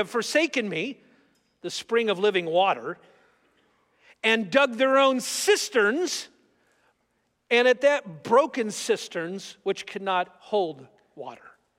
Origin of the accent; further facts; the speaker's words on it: California, United States; I grew up in California. I grew up once in a while accidentally gulping chunks of the ocean.